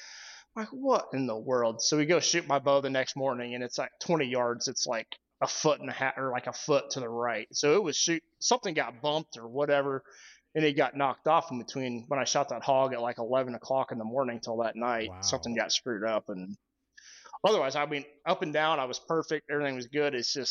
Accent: Kansas, United States; So I just hunted my home state this year, Kansas

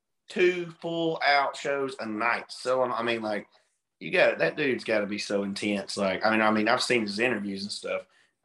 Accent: Hartford, Alabama, United States; so I'm originally from Hartford, Alabama

